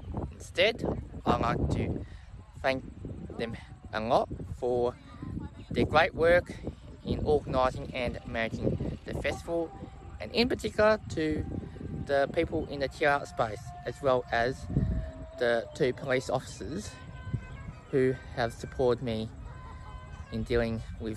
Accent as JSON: {"language": "English", "country": "Australia", "said": "There is no drug testing system like that in New Zealand, unlike in my home country of Australia."}